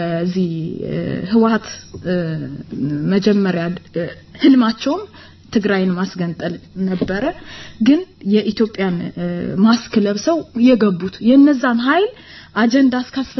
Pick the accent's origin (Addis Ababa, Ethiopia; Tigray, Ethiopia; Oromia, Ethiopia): Oromia, Ethiopia; Illubabor; born there; also born or lived in Bale Goba / Gondar; እኔ እናቴ የኦሮሞ ብሔር ናት፣ አባቴ አማራ ተወልጄ አድጌያለሁ። ኢልባቡር ነው የተወለድኩት። ባሌ ጎባ ኖር ያለው ጎንደር ክልል ኖር ያለው የኖርኩበት ብዙ ኢትዮጵያ።